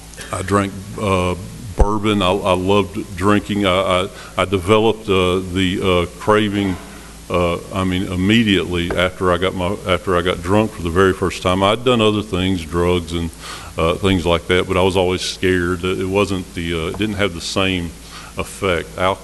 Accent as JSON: {"language": "English", "town": "Smyrna", "country": "United States", "tie": "born or raised there", "said": "I grew up right here in Smyrna"}